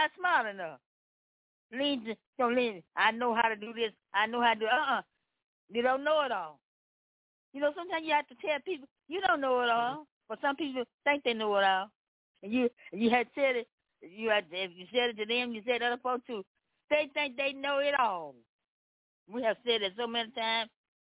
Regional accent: Memphis, Tennessee, United States; And I come from Memphis, Tennessee.

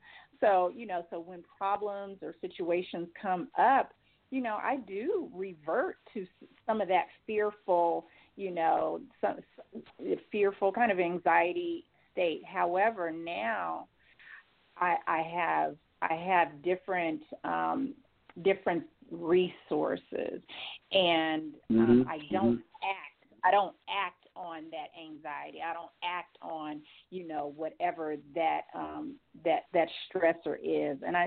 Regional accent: California, United States; when I am from California.

